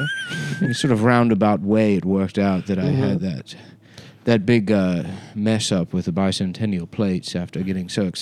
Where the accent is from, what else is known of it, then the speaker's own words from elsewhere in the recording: United Kingdom; Of course. I'm British.